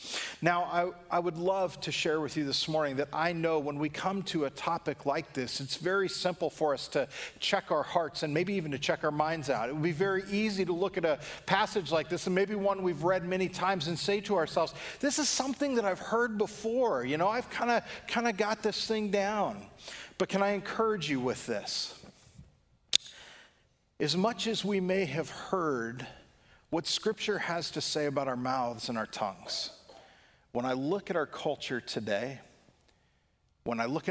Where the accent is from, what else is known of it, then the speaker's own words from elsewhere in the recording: California, United States; But another natural disaster that I was very used to seeing as well growing up in California was that of fires.